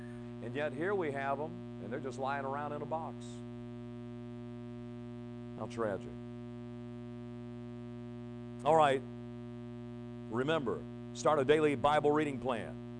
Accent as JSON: {"language": "English", "region": "Michigan", "country": "United States", "tie": "born or raised there", "also_born_or_lived": "Trigg County", "said": "When we grew up in Michigan, man, that's what you do in the wintertime. You go sledding. I can remember when we moved to Trigg County"}